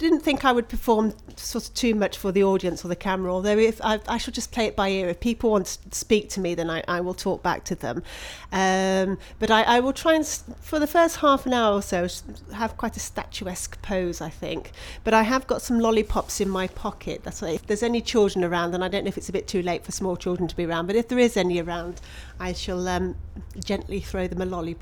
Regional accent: Leamington Spa, West Midlands, United Kingdom; My date of birth is the 29th of July 1964 and I come from Leamington Spa in Warwickshire.

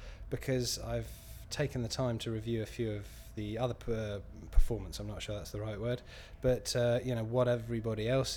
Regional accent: Malmesbury, South West England, United Kingdom; I am 37 and I'm from Malmesbury in Wiltshire in the West Country.

